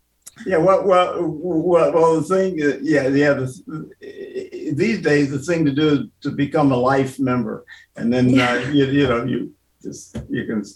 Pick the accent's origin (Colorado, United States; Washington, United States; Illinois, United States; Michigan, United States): Illinois, United States; Chicago; Well, I was born in Chicago. Actually, my family, my parents, I'm the first of two children. My parents were living in the Woodlawn area at the time, 1935, and so I was born there. Later on, my family moved to the Englewood neighborhood, where I spent most of my growing years.